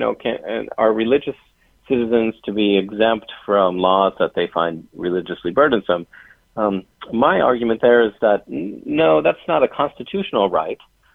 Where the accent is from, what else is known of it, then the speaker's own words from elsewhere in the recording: Seattle, Washington, United States; I'm from Seattle originally, and the governor of Washington actually passed a regulation